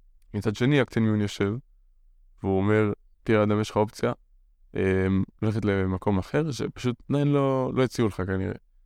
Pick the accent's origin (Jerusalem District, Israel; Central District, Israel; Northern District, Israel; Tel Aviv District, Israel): Central District, Israel; Modiin; born there; התחלתי גם בעיר שבו נולדתי, שיחקתי כדורגל בעירוני מודיעין, אני גר במודיעין.